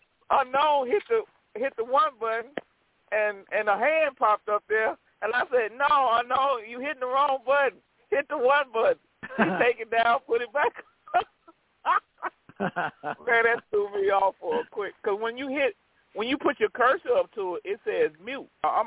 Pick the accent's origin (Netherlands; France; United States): United States; the South; when I go home to my hometown in the South, man, it'll come down pouring, raining